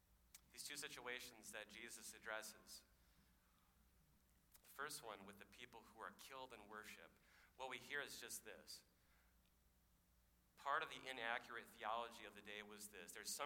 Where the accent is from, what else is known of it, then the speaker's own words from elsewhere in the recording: Nebraska, United States; what's been going on in my home state of Nebraska